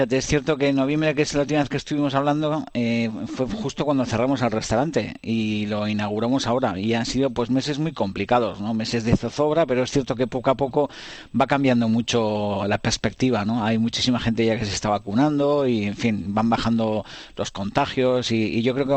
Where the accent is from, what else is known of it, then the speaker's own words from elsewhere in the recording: Hondarribia, Basque Country, Spain; Yo soy de Hondarribia, de Fuenterrabía, soy guipuzcoano